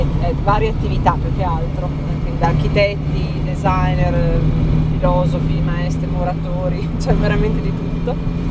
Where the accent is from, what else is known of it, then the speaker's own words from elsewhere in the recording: Piacenza, Emilia-Romagna, Italy; Vengo dall'Alta Emilia, da quella zona di frontiera che è Piacenza.